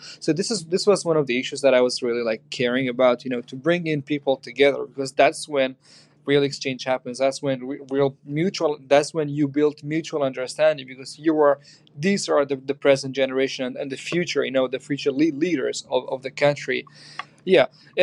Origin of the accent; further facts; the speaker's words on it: Kurdistan Region, Iraq; I have worked extensively because I come from the Kurdistan region of Iraq.